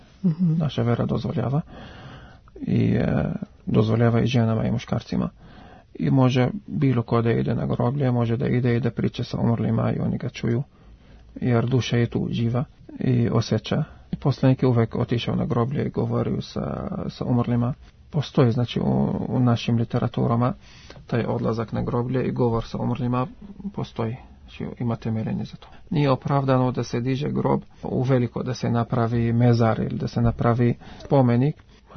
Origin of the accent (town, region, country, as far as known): Lebanon; Serbian is a second language